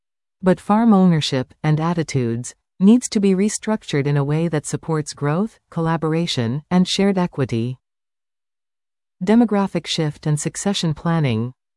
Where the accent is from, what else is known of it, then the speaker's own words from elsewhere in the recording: Western Canada, Canada; As Western Canadian farmers, we have long painted an idyllic picture of the small family farm on the prairies.